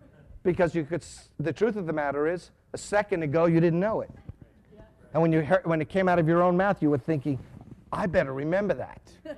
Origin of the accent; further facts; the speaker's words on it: New York City, New York, United States; We grew up in New York City, you have to understand.